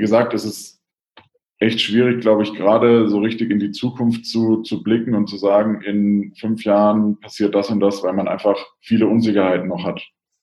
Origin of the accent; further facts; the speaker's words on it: Bavaria, Germany; ich meine, ich komme aus Franken